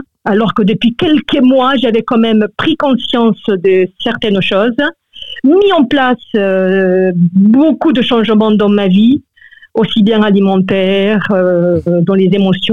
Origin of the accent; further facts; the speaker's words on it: Peru; French is a second language; Je suis originaire du Pérou. Je suis originaire du Pérou.